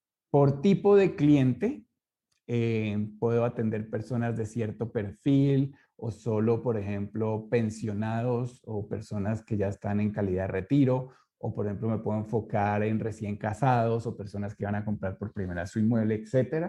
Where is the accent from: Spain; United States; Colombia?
Colombia; Santander; Yo soy santandereano, me entiendo con los santandereanos